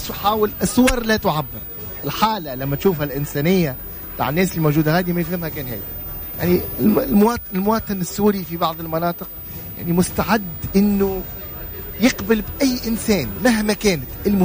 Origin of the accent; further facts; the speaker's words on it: Tunisia; مشكلة الستركتور اللي عندنا في تونس